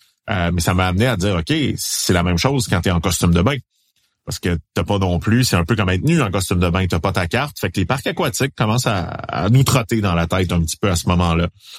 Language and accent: French; Quebec, Canada; On le réalise pas parce qu'on est du Québec.